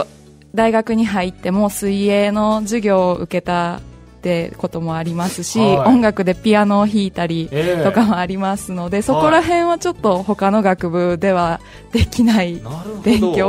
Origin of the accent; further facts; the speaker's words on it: Tokushima, Japan; 私徳島県の出身でして、